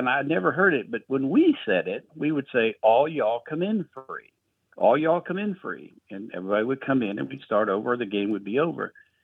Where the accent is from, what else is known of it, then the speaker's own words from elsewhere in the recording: Miami, Florida, United States; I'm from Miami. I'm from Miami, Florida